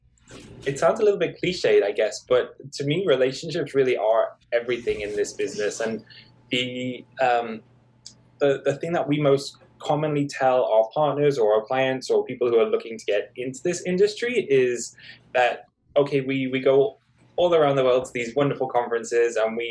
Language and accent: English; Liverpool, North West England, United Kingdom; now in London, United Kingdom; I started up at a regional theatre in my hometown in Liverpool